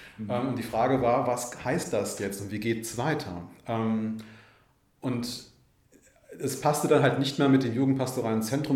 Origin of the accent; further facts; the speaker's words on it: Winsen an der Luhe, Lower Saxony, Germany; born there; now in Hannover, Germany; Also, gebürtig aus der Nähe von Hamburg, Winsen an der Luhe, wohne aktuell in Hannover, arbeite in Hannover.